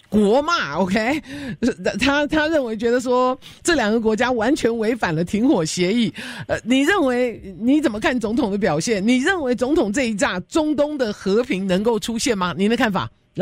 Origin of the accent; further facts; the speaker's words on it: United States; 因为伊朗这个国家把我们美国当成敌人哦，天天喊说要杀死我们美国人，